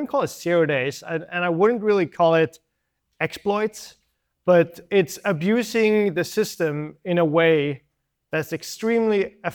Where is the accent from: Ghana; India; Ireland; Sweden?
Sweden; I'm from Sweden. So if I yawn, it's because I'm jet lagged.